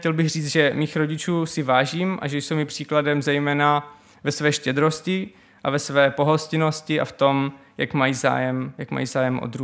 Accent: Paskov, Moravian-Silesian Region, Czechia; Vyrůstal jsem v Paskově, což je městečko mezi Ostravou a Frýdkem Místkem.

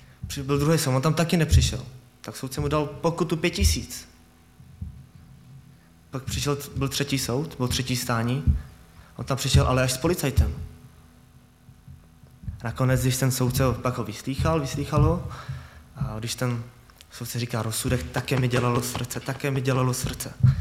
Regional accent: Liberec, Liberec Region, Czechia; jsem z Liberce

